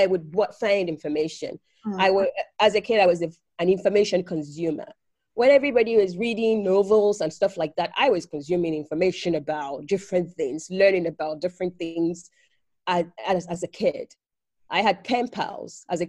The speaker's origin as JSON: {"language": "English", "town": "Ibadan", "region": "Oyo", "country": "Nigeria", "tie": "born or raised there", "also_born_or_lived": "Finland", "second_language": "English", "moved": "as an adult", "said": "I'm Nigerian, born and raised. I was born in Ibadan, Oyo State, Nigeria. That's where I went to school. I mean, like high school."}